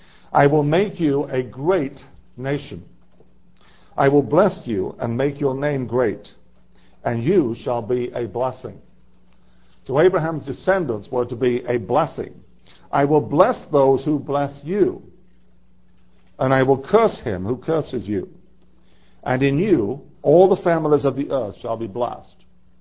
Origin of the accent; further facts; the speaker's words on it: England, United Kingdom; Even growing up in England, I have to say in the 1950s and 1960s